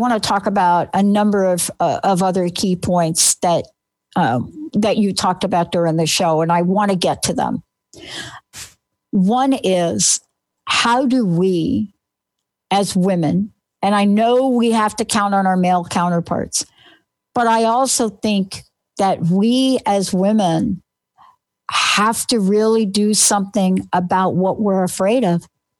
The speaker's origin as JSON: {"language": "English", "region": "New York", "country": "United States", "tie": "born or raised there", "also_born_or_lived": "New Jersey", "lives_now": "Washington State, United States", "said": "I live in Washington State. I grew up in New York and New Jersey."}